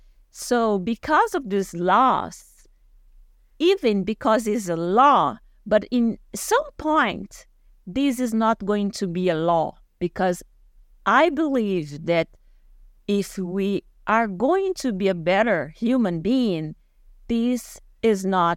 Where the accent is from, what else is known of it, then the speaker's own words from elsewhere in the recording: São José do Rio Preto, São Paulo, Brazil; English is a second language; I did close to my hometown, that's Rio Preto.